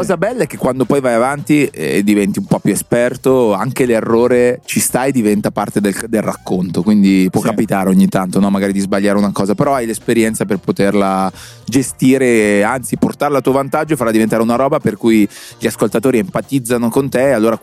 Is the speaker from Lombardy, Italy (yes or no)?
yes; Cologno Monzese, Lombardy, Italy; io sono cresciuto a Cologno Monzese, periferia di Milano